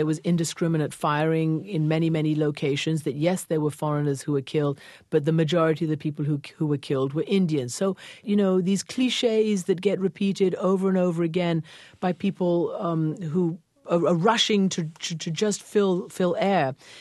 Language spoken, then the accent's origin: English; United Kingdom; maybe I have that in my DNA, being British and being having a lot of the BBC in my head as I grew up, and I still listen to it.